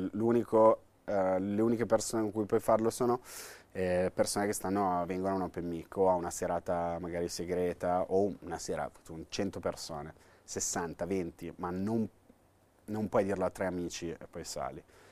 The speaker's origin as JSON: {"language": "Italian", "town": "Milan", "region": "Lombardy", "country": "Italy", "said": "sono di scuola romana, però sono milanese"}